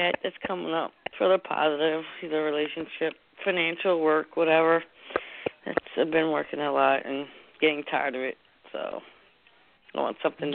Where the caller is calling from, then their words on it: Marlton, New Jersey, United States; About 10 minutes away from Center City, Philadelphia. Marlton.